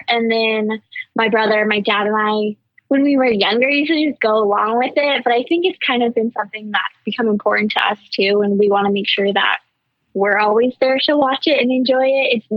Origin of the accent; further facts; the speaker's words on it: Sheridan, United States; So growing up in Sheridan, it's obviously always meant something to my family and I, just because it's a tradition that we always have.